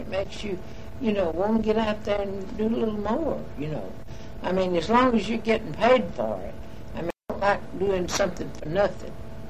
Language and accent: English; the South, United States; they'd laugh, you know, because we're from the South.